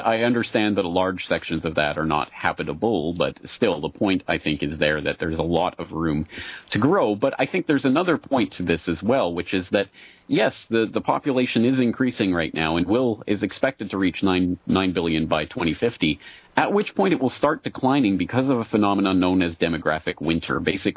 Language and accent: English; Canada; I'm from Canada.